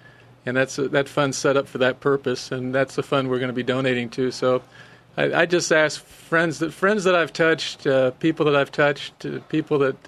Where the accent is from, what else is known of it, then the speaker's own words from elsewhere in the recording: Ohio, United States; I'm from Ohio, and I didn't really grow up in a farm setting, although I grew up in a rural setting.